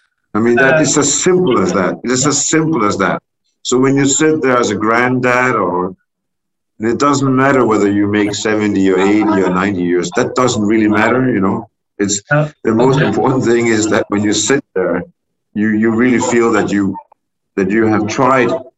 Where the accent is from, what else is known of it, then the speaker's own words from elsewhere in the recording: Denmark; I grew up in Europe. I grew up in Denmark, a free country. No war, no conflicts.